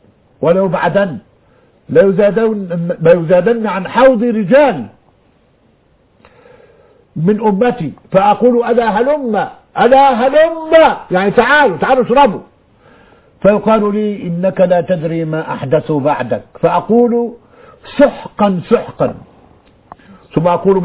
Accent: Beni Suef, Beni Suef Governorate, Egypt; لو اي حد شايفني من بتوع بني سويف هيعرف ان عندنا بني سويف

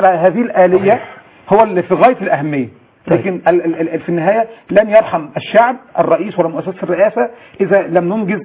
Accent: Egypt; كمصري وكاخوان مسلمين

